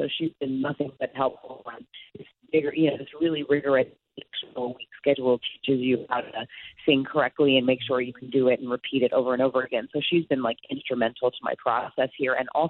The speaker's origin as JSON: {"language": "English", "region": "New York", "country": "United States", "moved": "as an adult", "lives_now": "Los Angeles, United States", "said": "We live in, I'm from New York, as you know, but I moved to Los Angeles 12 years ago. I was a waitress in New York when I left, and now I'm a waitress again."}